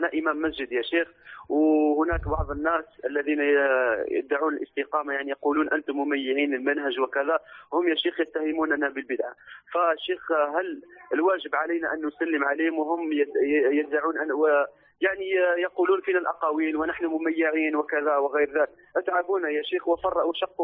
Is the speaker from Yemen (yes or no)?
no; Algeria; مسألة أرقتنا وخاصة في بلدنا الجزائر